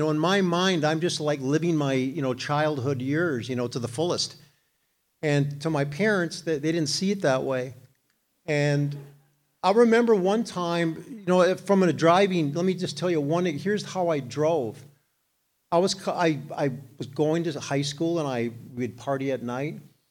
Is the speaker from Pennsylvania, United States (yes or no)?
no; Moorhead, Minnesota, United States; I grew up in Moorhead, Minnesota.